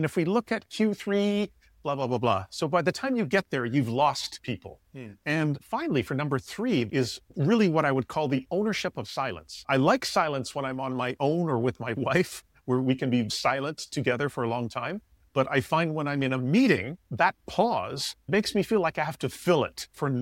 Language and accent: English; Toronto, Ontario, Canada; If we take a city like Toronto, my hometown, 50% of the people you pass by in the street in Toronto were born in another country.